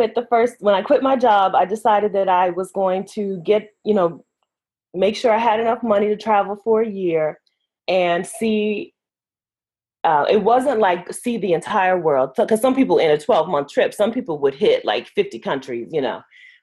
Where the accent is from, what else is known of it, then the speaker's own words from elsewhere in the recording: Delaware, United States; also born or lived in Ohio / Texas; Yes, I'm from Delaware. I've lived in Ohio. I've lived in Texas.